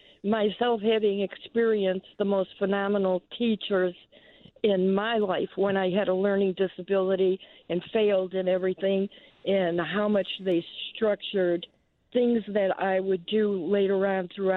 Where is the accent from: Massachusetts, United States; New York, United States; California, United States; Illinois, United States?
Illinois, United States; Chicago; now in Lake County, United States; I am in Lake County, but I grew up in Chicago.